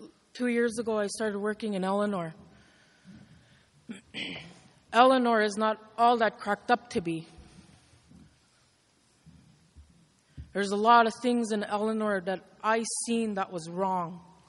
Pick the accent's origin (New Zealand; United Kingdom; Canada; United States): Canada; Chisasibi, Quebec; I'm a community member. Like I said before, I was originally from Chisasibi.